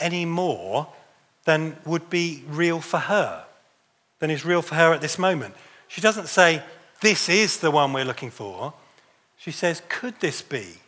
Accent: Wimbledon, London, United Kingdom; now in Staffordshire, United Kingdom; I'm originally from Wimbledon, so I play tennis. You have to if you come from Wimbledon.

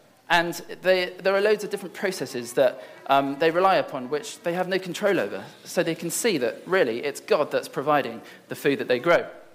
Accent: London, United Kingdom; I came as a student from East London.

